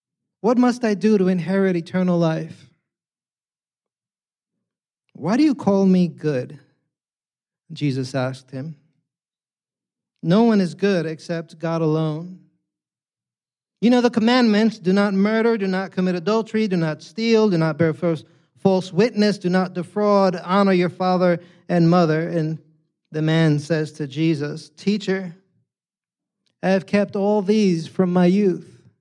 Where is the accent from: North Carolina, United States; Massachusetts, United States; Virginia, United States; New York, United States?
New York, United States; Bronx; now in California, United States; When I came out here, if you're not familiar, I'm a kid from the Bronx